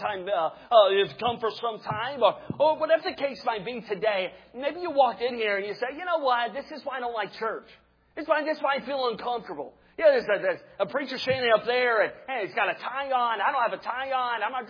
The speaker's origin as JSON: {"language": "English", "region": "the South", "country": "United States", "tie": "born or raised there", "said": "I grew up in the South, and everybody hugs."}